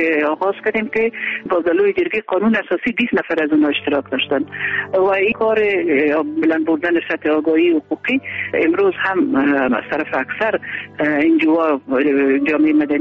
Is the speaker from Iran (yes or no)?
no; Kandahar, Afghanistan; now in Kabul, Afghanistan; بعد از اون ما از قندهار به کابل آمدیم.